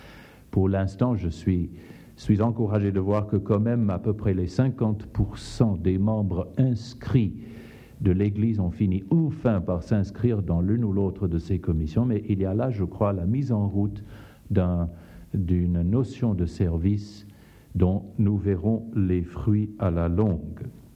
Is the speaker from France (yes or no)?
no; Zambia; also born or lived in Angola; Je suis moi-même fils de missionnaire. Je suis né en Zambie et j'ai vécu toute mon enfance tantôt en Zambie, tantôt en Angola.